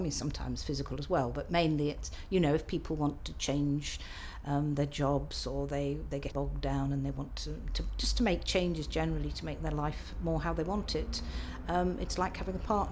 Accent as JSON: {"language": "English", "region": "South West England", "country": "United Kingdom", "tie": "born or raised there", "also_born_or_lived": "Staffordshire", "lives_now": "Fenny Bentley, United Kingdom", "said": "I was brought up in Devon, so I've sort of moved north because I married somebody from Staffordshire, a man from Staffordshire, and then we lived in Staffordshire for quite a while, and then we moved to Ashbourne when he retired."}